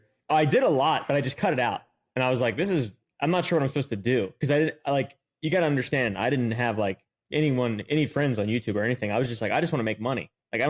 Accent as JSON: {"language": "English", "region": "Virginia", "country": "United States", "tie": "born or raised there", "said": "because I was homeschooled and I grew up in Virginia, where just a bunch of rednecks"}